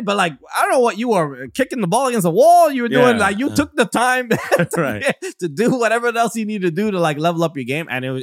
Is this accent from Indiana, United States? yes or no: no; Brooklyn, New York, United States; I'm from Brooklyn, New York